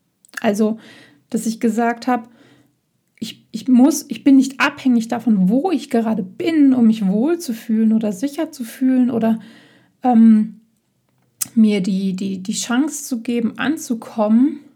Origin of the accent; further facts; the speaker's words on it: North Rhine-Westphalia, Germany; Meine Heimat ist in Nordrhein-Westfalen, nahe dem Sauerland. Eine wunderschöne Gegend mit vielen Bergen, Hügeln, viel, viel Wald. Ein bisschen sehr im Nirgendwo, mit einem ziemlich klimatisch eher rauen Wetter, würde ich mal sagen.